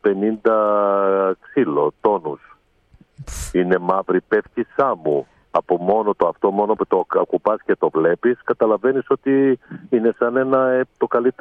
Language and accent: Greek; Thessaloniki, Central Macedonia, Greece; που είμαι άνθρωπος του κέντρου της Θεσσαλονίκης.